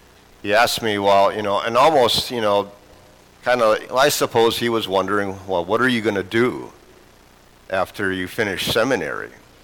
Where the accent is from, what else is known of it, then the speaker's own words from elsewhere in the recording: New Hampshire, United States; I was raised in New Hampshire, much like Scott, your associate pastor.